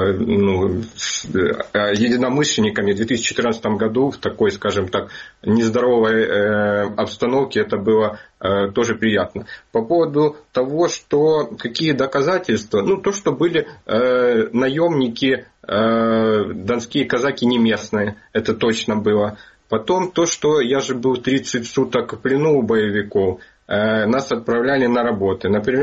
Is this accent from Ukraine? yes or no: yes; Ukraine; я горжусь тем, что я украинец